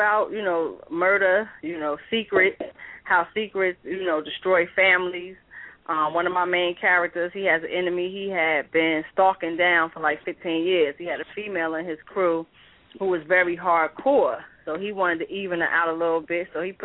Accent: New Jersey, United States; You know, I grew up in North New Jersey in the projects, and you see a lot.

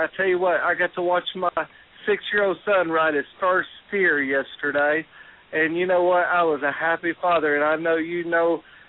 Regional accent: Oklahoma, United States; I'm from Oklahoma and I'm a father of 4 kids, and I'm raising 3 kids by myself.

